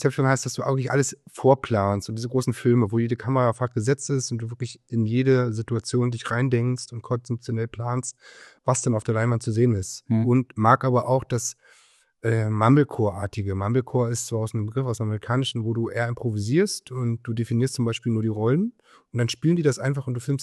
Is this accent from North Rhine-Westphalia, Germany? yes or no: no; Cottbus, Brandenburg, Germany; also born or lived in Spremberg; Spremberg bin ich geboren und bin in Cottbus groß geworden und aufgewachsen und habe da auch mein erstes Büro gehabt und bis ich 30 war, dann dort auch gelebt.